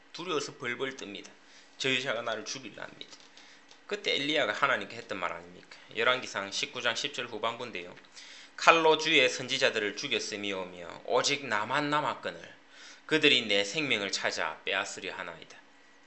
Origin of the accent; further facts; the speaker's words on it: South Korea; 우리는 선택해서 한국 사람으로 태어난 것 아닙니다. 그냥 태어나고 보니 한국 사람이었고, 한국을 사랑하면서 살아갑니다.